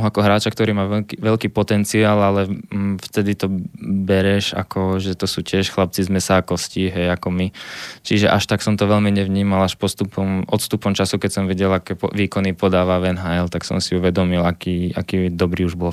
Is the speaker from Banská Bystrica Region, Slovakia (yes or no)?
yes; Banská Bystrica, Banská Bystrica Region, Slovakia; my sme, čo sme boli chlapci z Bystrice